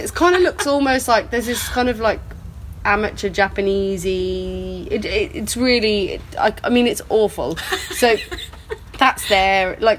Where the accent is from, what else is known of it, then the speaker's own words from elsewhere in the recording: South East England, United Kingdom; I'm from Gatwick Airport. It's like 4 miles away.